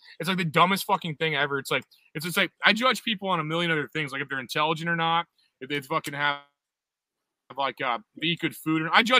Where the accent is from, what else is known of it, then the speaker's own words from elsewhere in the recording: O'Fallon, Missouri, United States; Everybody went to my hometown instead, and everybody's out in O'Fallon and where I'm from and stuff instead.